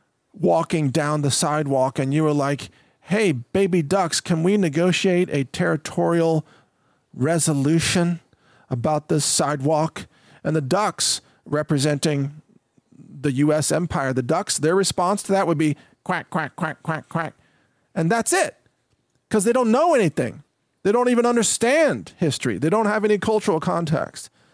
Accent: United States; I'm an American. I love my country.

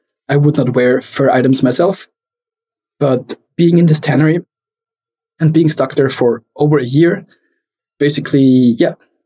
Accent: Austria; English is a second language; but I'm from Austria, but we are off the German language, I would say.

